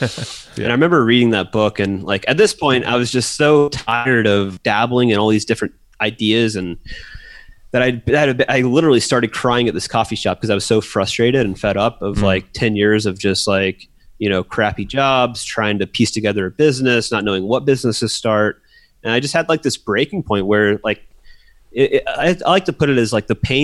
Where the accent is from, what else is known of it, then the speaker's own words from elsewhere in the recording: Georgia, United States; which in the South, growing up in Georgia, it was, you know, go to college, get a job, get a wife, have kids, save till retirement, and do that.